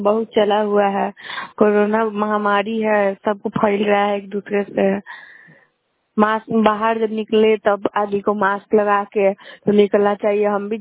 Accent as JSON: {"language": "Hindi", "town": "Shubhankarpur", "region": "Bihar", "country": "India", "said": "शुभंकरपुर के।"}